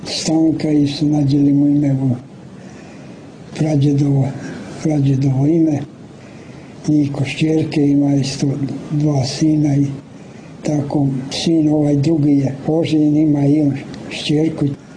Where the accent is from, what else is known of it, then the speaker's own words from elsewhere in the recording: Montenegro; mi smo Crnogorci, e, jes. Crnogorci.